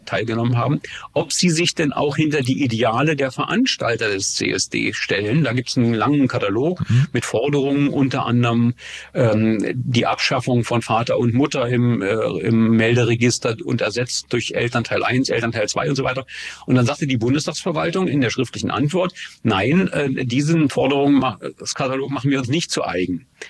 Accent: East Germany, Germany; Und ich komme nur aus dem Osten

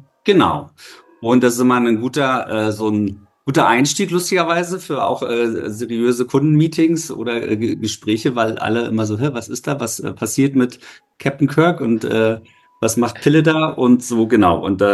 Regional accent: Berlin, Germany; ich bin ja in Ostberlin geboren und groß geworden.

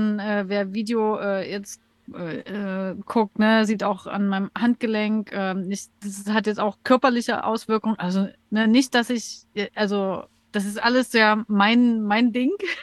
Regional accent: Dresden, Saxony, Germany; Dresden wäre, meine Heimat

